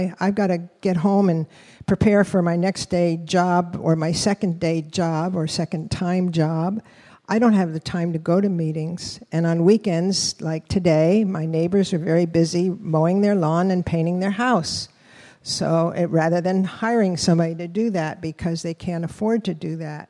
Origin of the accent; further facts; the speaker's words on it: Waipoli, Hawaii, United States; I'm from the Waipoli Ahupua'a.